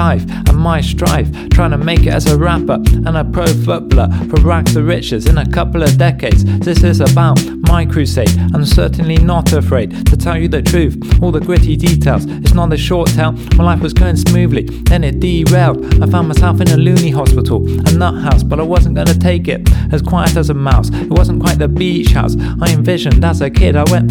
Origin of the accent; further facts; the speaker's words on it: Southend-on-Sea, East of England, United Kingdom; I grew up in Southend